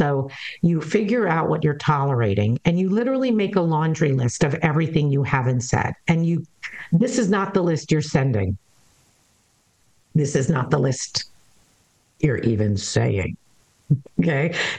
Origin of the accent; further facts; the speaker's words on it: New York, United States; I'm much more from New York.